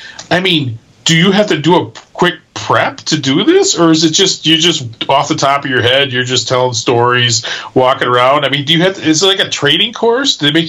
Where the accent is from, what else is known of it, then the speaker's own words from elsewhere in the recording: Midwest, United States; Us Midwesterners.